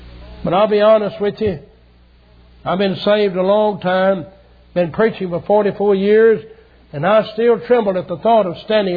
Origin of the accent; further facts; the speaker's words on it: the South, United States; I grew up in the South.